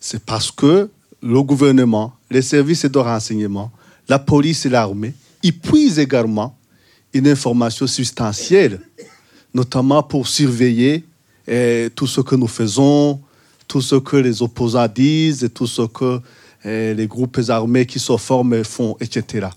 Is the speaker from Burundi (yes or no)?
yes; Burundi; je suis burundais, comme Esdras.